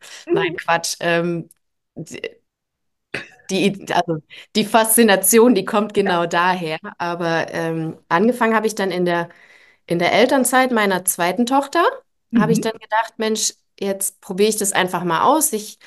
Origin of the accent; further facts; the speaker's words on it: Halle, Saxony-Anhalt, Germany; Ich war gerade in meiner Heimatstadt, ich komme aus Halle.